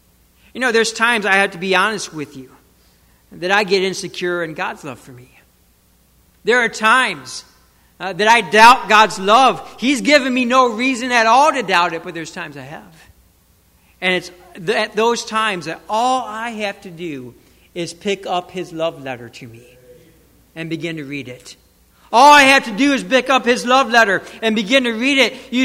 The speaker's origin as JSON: {"language": "English", "region": "Michigan", "country": "United States", "tie": "born or raised there", "said": "When I was growing up in Michigan, Michigan's a unique state."}